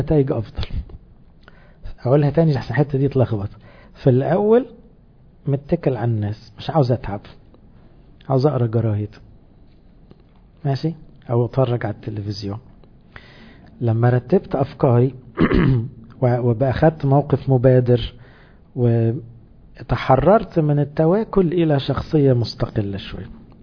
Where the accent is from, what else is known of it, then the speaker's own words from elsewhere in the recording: Upper Egypt, Egypt; انا صعيدي على فكرة